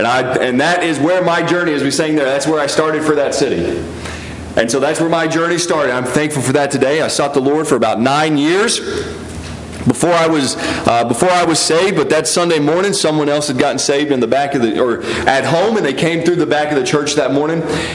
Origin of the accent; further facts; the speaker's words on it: Hendersonville, United States; I was born and raised in Hendersonville, just right up the road, probably about 30 minutes from here.